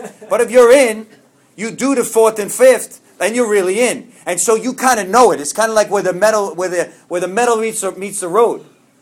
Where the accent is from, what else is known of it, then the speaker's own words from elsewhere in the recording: New York, United States; Maybe some of yours is a little bit different because we're from New York, but other than that, everything's good. Because, you know, we grow up like all wacky.